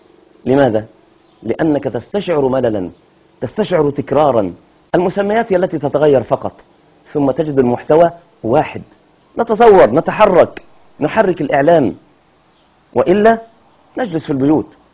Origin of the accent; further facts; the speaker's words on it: Egypt; كالقميص اللي بنسميه جلباب عندنا في مصر